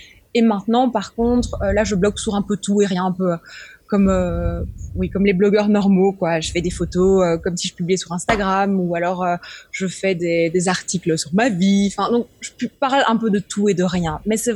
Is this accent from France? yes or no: no; Brussels, Brussels-Capital Region, Belgium; j'ai 30 ans, un peu plus vieille que 30 ans, mais je dirais pas tout. Je suis bruxelloise